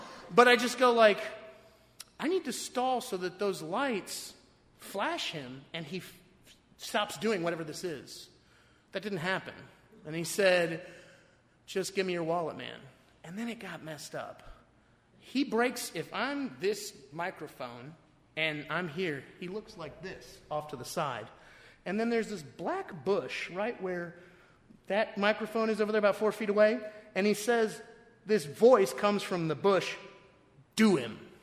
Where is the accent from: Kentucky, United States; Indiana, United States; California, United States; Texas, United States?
Texas, United States; And I go, I'm a Texan. I'm not following you.